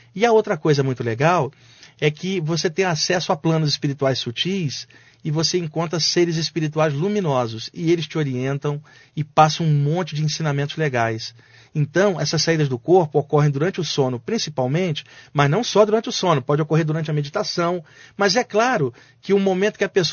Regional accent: Rio de Janeiro, Brazil; now in São Paulo, Brazil; Quando eu vim para São Paulo, eu sou do Rio de Janeiro, eu estou aqui em São Paulo desde 89.

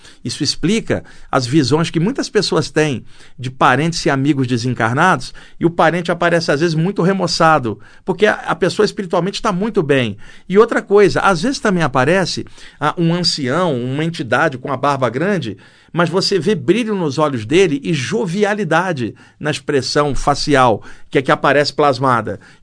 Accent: Rio de Janeiro, Brazil; now in São Paulo, Brazil; Você veio do Maranhão para cá, eu vim do Rio.

